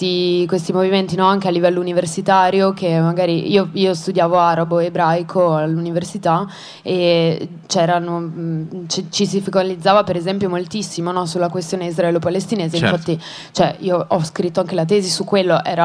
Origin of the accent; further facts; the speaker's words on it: Treviso, Veneto, Italy; io vengo da Treviso, che è una città molto chiusa